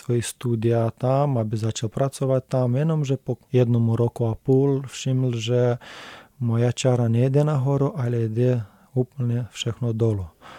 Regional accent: Moldova; now in Czech Republic; já můžu říct, že u nás v Moldavsku lidi vůbec nekoukají na to špatně

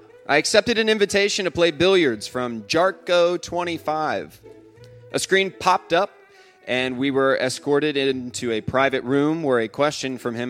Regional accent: Finland; English is a second language; More than a decade ago, when I was growing up in Finland, my model of an attractive woman was Pamela Anderson from Baywatch.

